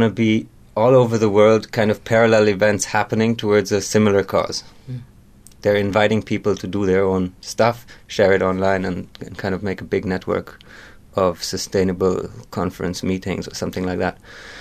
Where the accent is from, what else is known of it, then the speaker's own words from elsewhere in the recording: Norway; also born or lived in Germany; And I've been in Orville since I was 4 years old.